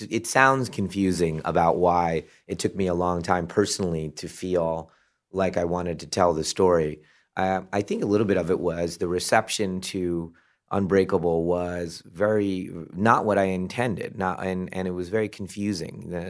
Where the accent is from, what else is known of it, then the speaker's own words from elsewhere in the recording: Pondicherry, Puducherry, India; born there; I was born in Pondicherry, India